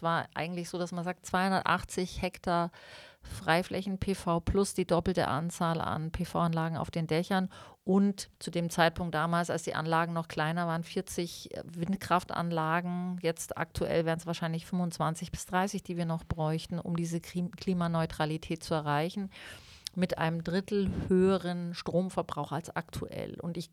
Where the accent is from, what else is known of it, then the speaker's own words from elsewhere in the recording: Sonthofen, Bavaria, Germany; Es wurde ja mal diskutiert, ich bin in Sonthofen aufgewachsen.